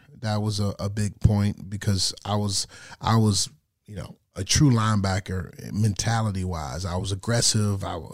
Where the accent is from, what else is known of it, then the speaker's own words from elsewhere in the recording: Detroit, Michigan, United States; from Detroit, I'm a senior.